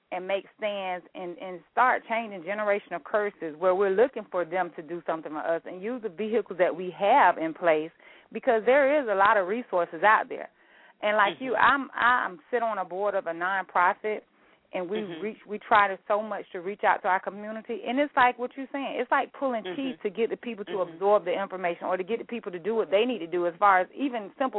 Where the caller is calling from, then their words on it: Jacksonville, Florida, United States; I'm actually calling from Jacksonville, Florida.